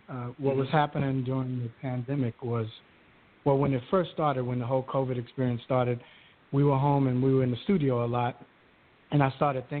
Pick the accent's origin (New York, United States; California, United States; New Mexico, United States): New York, United States; Queens; I grew up in Jamaica, Queens, New York